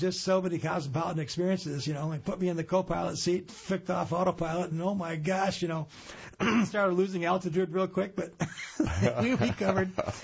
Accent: Ypsilanti, Michigan, United States; But growing up in Ipsy was, we had the university influence.

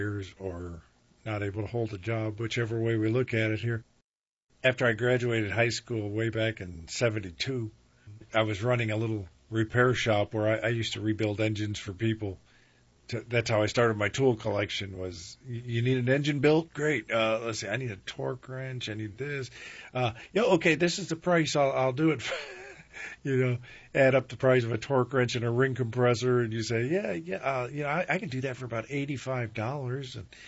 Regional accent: West Virginia, United States; born there; also born or lived in New York / South Carolina; now in North Carolina, United States; I was born in West Virginia. Spent a lot of time there. I've lived in six different states now and came to North Carolina from South Carolina. I lived in New York for about 18 years, I guess.

